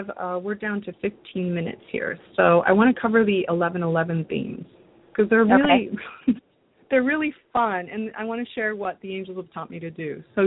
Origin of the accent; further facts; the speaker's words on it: Redondo Beach, California, United States; I was raised in Redondo Beach, and so we were at the beach all the time.